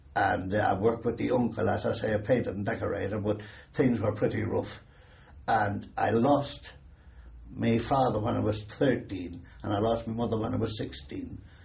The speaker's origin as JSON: {"language": "English", "town": "Bray", "region": "County Wicklow", "country": "Ireland", "tie": "born or raised there", "said": "I was born in Bray, County Wicklow, on the 13th of May, 1920. I went to local schools there. I finished up in the technical college there."}